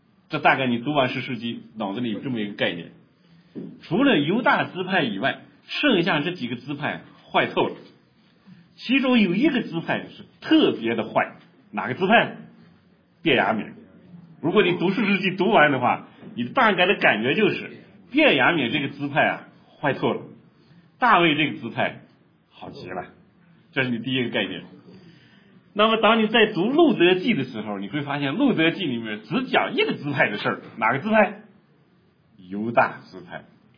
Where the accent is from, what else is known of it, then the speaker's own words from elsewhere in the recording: Northeast China, China; accent: Northeastern Mandarin; 我们东北话叫什么？老儿子是吧？